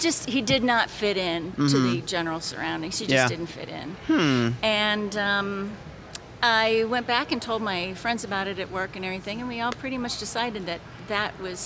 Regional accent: Verdon, Illinois, United States; now in St. Louis, United States; I'm from Verdon, Illinois, but I live in St. Louis now.

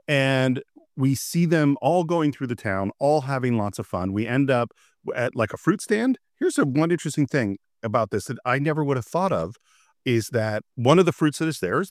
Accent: San Francisco, California, United States; If you were a Jewish kid growing up in San Francisco, your grandmother took you to Young Man's Fancy.

